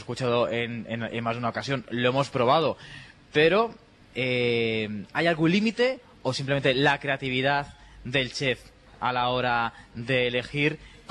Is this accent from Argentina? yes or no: no; Madrid, Community of Madrid, Spain; porque somos de Madrid.